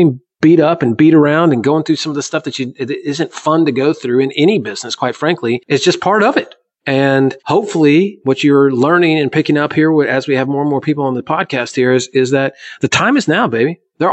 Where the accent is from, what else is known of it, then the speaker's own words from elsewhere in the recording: San Diego, California, United States; Yeah, of course, dude. You're coming to my hometown.